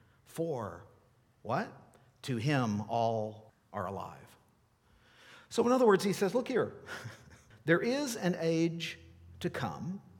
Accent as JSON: {"language": "English", "region": "Tennessee", "country": "United States", "said": "knew that I was from Tennessee."}